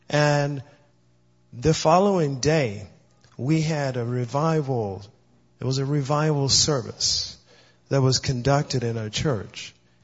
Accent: Louisiana, United States; I am originally from the South, Louisiana. I was born and raised there.

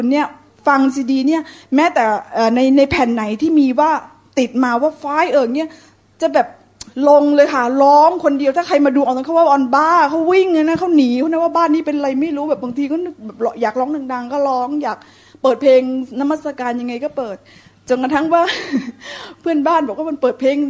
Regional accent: Hat Yai, Songkhla, Thailand; สุดท้ายก็คือบ้านเกิดตัวเองหัดใหญ่นั่นแหละค่ะ

